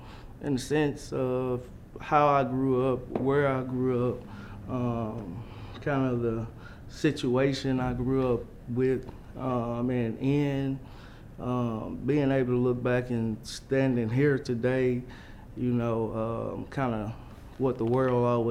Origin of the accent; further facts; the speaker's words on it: Strong, Arkansas, United States; I just wanted to show people from my hometown that something great can come from here. And, you know, it ain't always got to be bad things that come from Strong.